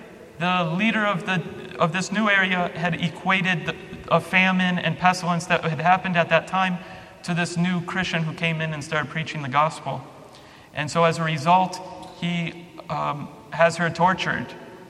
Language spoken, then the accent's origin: English; Chicago, Illinois, United States; I grew up in Chicago. I was not raised Orthodox either